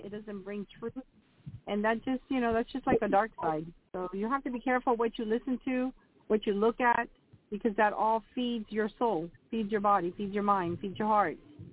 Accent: Florida, United States; also born or lived in New York City; I was born in New York City, but I came down to South Florida, or my parents came down to South Florida when I was around 3 or 4, so I don't remember New York.

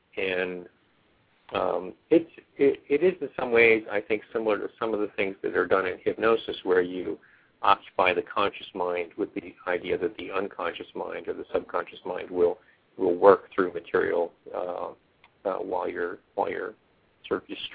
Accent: Baltimore, Maryland, United States; born there; I was born in Baltimore. I'll skip the first 50 years.

